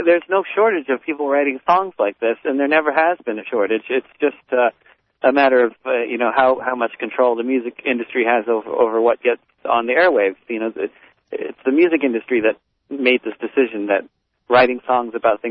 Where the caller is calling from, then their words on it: New York City, New York, United States; From New York City. We just played a gig in New York City at the Theater for a New City.